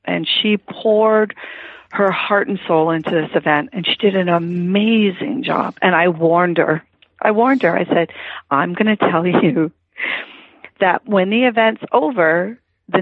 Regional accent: Toronto, Ontario, Canada; moved away; because when I left Toronto, I'm originally from Toronto

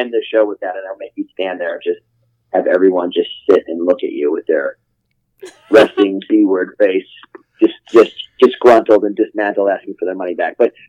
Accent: Cleveland, Ohio, United States; And then I grew up in Cleveland, and we used to go to the Cleveland All-Pro Wrestling shows

